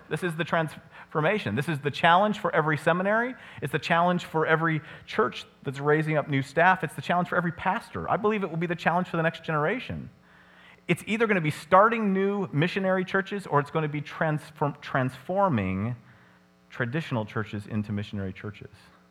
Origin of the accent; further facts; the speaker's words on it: California, United States; But I'm from California. We'd have turned those suckers into condos years ago.